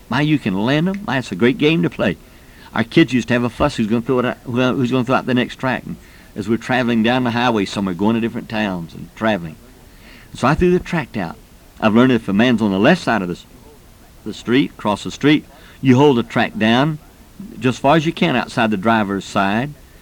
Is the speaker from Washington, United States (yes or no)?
no; Jacksonville, Florida, United States; Years ago in Jacksonville, Florida, my hometown, I was riding down the street and I saw a sailor boy hitchhiking.